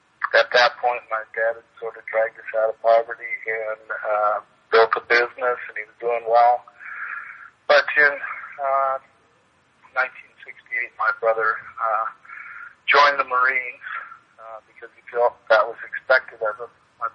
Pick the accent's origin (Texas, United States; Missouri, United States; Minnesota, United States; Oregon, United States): Oregon, United States; Portland; Well, I grew up in Portland, Oregon, in a Catholic family, a family that was intact.